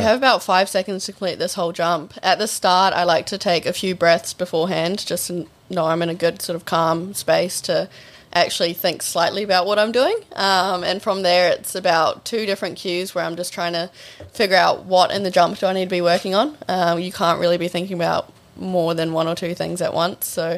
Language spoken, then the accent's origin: English; New Zealand; I mean, I am a Kiwi, don't worry.